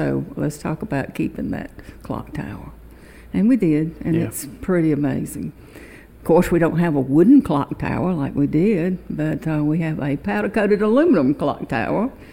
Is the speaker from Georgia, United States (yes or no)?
yes; Sparta, Georgia, United States; also born or lived in Augusta, United States; I was born in Augusta, Georgia when my daddy was in med school.